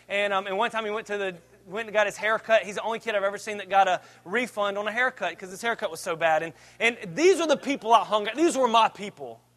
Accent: Auburn, Alabama, United States; they came from when we grew up in Auburn, Opelika.

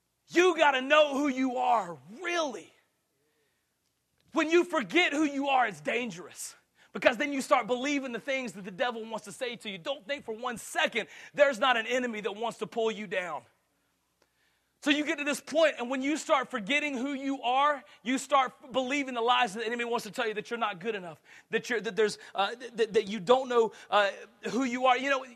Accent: the South, United States; "No, I'm from the South. I hate the North,"

